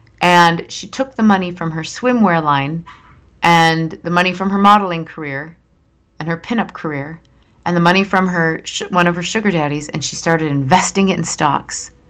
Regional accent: Minnesota, United States; I'm from Minnesota, and a lot of my friends who are Minnesotans or now Wisconsinites or Midwesterners, it's not so much about wealth.

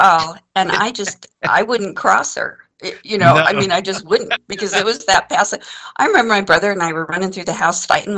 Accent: Denver, Colorado, United States; We grew up in North Denver.

